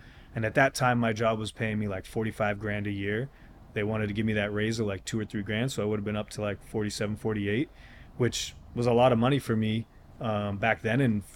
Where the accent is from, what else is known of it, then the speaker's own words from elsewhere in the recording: London, Ontario, Canada; And I was this kid from London, Ontario that grew up in loving the culture, being a part of the culture, but now I'm like part of the Institute.